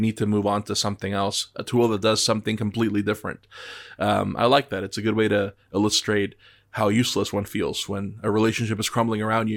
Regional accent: Colombia; where I grew up in Colombia

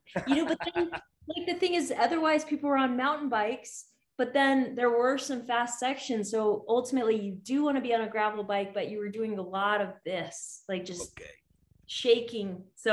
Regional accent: Alaska, United States; You know, I'm from Alaska, so riding there is pretty amazing.

